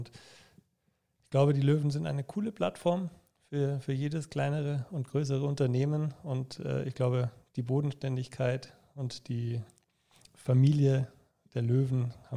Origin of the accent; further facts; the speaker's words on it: Munich, Bavaria, Germany; Ja gut, auch ich habe nicht den echten bayerischen Hintergrund. Ich bin zwar in München geboren, aber dann doch meine Eltern aus dem schönen Hessen hergezogen, zu Kroaste.